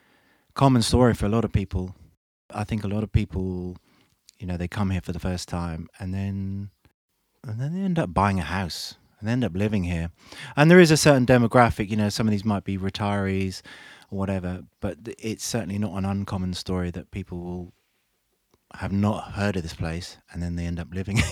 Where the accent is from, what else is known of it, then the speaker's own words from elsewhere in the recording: England, United Kingdom; Well, I'm from England. We're both from England. And I always felt from an early age that I wanted to escape the grey skies of England.